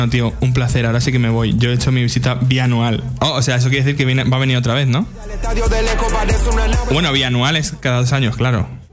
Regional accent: Spain; Soy español, ¿a qué quieres que te gane?

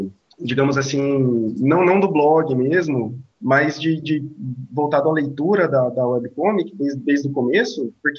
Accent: Cuiabá, Mato Grosso, Brazil; Eu sou de Cuiabá, Mato Grosso.

